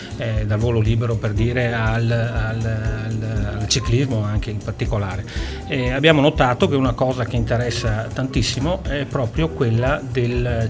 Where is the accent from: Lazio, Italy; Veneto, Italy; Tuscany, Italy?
Veneto, Italy; Bassano del Grappa; Noi siamo di Bassano del Grappa, quindi siamo proprio veneti doc